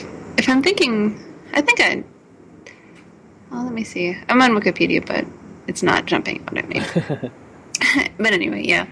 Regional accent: United States; And maybe it's just because I'm coming from America, where there is such prejudice against anyone who's Muslim after September 11th

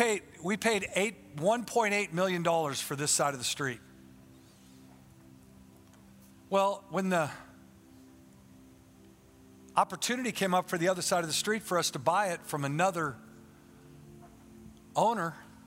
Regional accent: Warrenton, Missouri, United States; from Warrenton, Missouri, okay?

